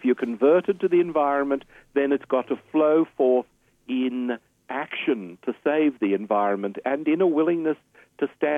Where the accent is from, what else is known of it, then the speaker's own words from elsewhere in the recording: Australia; as an Australian, you appreciate water because we are so short of water on such a dry continent.